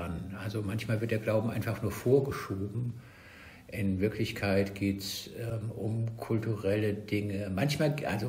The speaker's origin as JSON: {"language": "German", "town": "Frankfurt", "region": "Hesse", "country": "Germany", "tie": "born there", "said": "ich komme aus Frankfurt gebürtig und von daher bin ich absolut gewohnt, dass es da die verschiedensten Grüppchen und so gibt."}